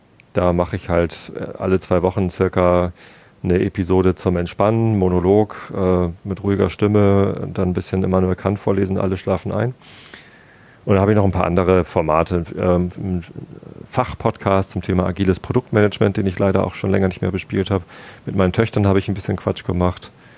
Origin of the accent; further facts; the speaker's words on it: Lower Saxony, Germany; Ich bin hier auch aufgewachsen in der Ecke und bin dann zum Studieren nach Hamburg gezogen.